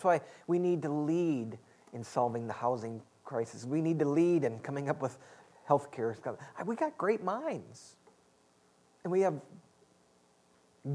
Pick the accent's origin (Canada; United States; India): United States; Midwest; I said, I grew up in Midwest, and I just don't know that.